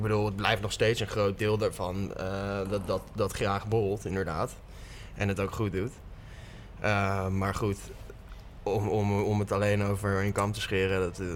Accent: Amersfoort, Utrecht, Netherlands; now in Amsterdam, Netherlands; Ik ben niet van oorsprong Amsterdammer. Ik ben import. Ik kom uit Amersfoort.

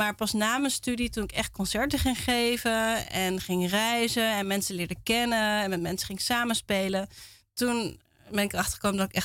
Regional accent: North Brabant, Netherlands; Ja, we zijn opgegroeid in Brabant.

